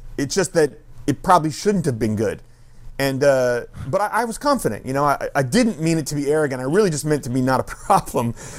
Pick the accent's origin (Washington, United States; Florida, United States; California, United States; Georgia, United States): California, United States; Oakland; I grew up in Oakland, man.